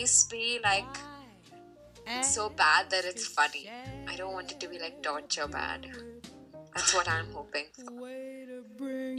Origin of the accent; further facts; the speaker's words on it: India; from India and I blog at Being Norma Jean and I will be your host today.